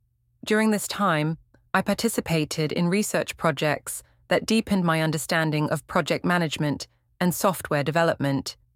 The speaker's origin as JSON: {"language": "English", "country": "Ukraine", "tie": "born or raised there", "said": "I grew up in Ukraine, and my educational journey began at the National Technical University of Kharkiv."}